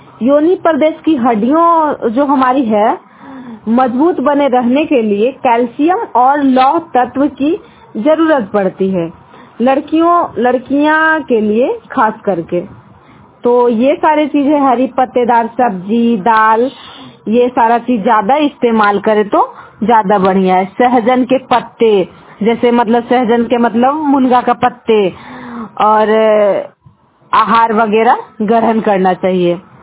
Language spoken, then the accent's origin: Hindi; Nardiganj, Bihar, India; और मैं नारदीगंज ब्लॉक से बिलोंग करती हूँ